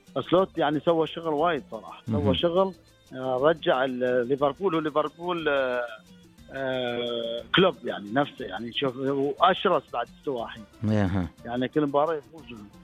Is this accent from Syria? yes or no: yes; Syria